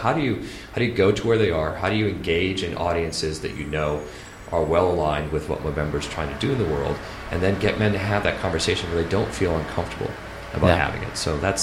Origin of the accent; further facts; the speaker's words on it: Boston, Massachusetts, United States; My hometown team, the Bruins, crushed it.